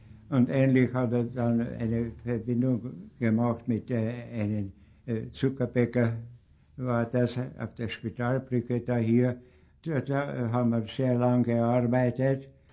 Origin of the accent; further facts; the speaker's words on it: Sopron, Győr-Moson-Sopron, Hungary; Naja, ich bin in Ödenburg geboren, nicht wahr? Auch meine Eltern und Großeltern, alles, wir sind Ödenburger, nicht wahr?